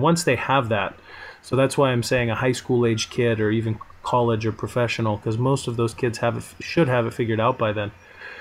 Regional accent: Las Vegas, Nevada, United States; growing up in Las Vegas, there's 20 different travel teams a kid can play for.

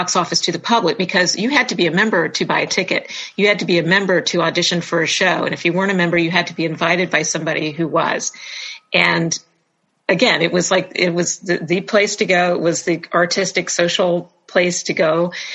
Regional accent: Jacksonville, Florida, United States; and I grew up in Jacksonville, and the first real stage that I ever worked on was when I was 16 years old

